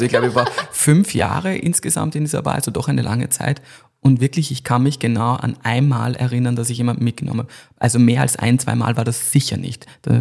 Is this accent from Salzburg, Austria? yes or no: yes; Salzburg, Austria; also born or lived in Vienna; ich bin zwar in Wien geboren, aber aufgewachsen dann in Salzburg in so einem kleinen Ort, also klassisch von den Bergen eingekastelt.